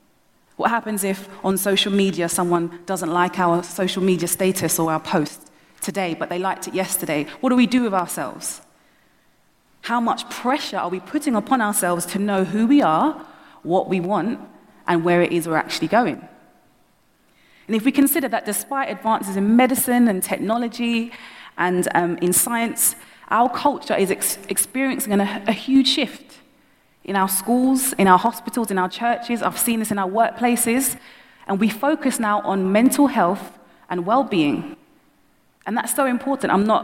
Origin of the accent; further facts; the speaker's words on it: London, United Kingdom; accent: London; Right, so I'm from London, originally West London, but then moved to South East. So you might hear a bit of my London accent coming out there.